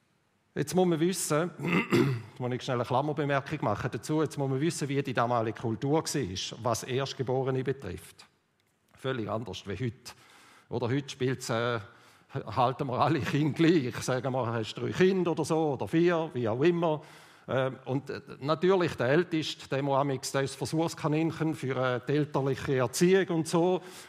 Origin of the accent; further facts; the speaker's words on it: Switzerland; Also Gebirge als Schweizer, gell? Ein paar Hügel.